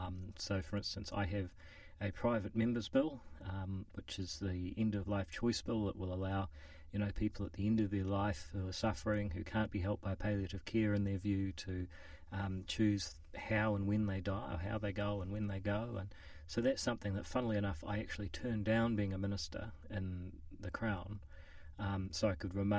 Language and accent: English; Whangarei, Northland, New Zealand; So I was growing up in Whangarei up north, 2 hours north of Auckland, and one of the most important decisions I made in my life was to come down to be a boarder at Auckland Grammar.